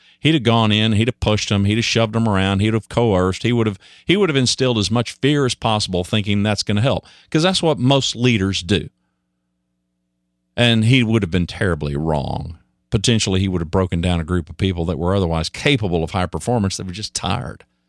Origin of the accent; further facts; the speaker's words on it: Dallas, Texas, United States; I'm from Dallas, Fort Worth, Texas. … I'm coming to you from inside